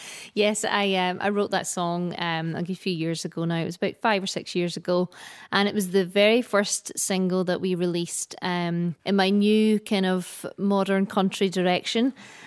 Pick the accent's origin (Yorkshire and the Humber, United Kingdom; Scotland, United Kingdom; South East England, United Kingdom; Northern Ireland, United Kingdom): Scotland, United Kingdom; Glasgow; accent: Glaswegian; moved away as an adult; now in Ireland; I was born and raised in Glasgow. I moved over here in 2010. And my mum and dad are both Irish. My mum's from Donegal and my dad is from Tyrone.